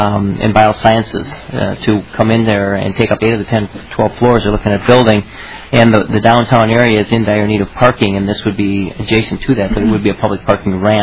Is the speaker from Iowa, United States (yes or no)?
no; Hayfield, Minnesota, United States; Actually, I'm not from Rochester. I'm from Hayfield, Mr. Chair, which is 20 miles from west of Rochester.